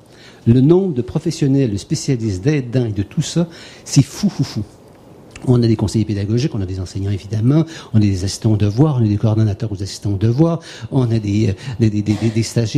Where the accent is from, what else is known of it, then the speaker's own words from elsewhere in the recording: Quebec, Canada; je viens du Canada, alors je raconte une anecdote et je viens du Canada.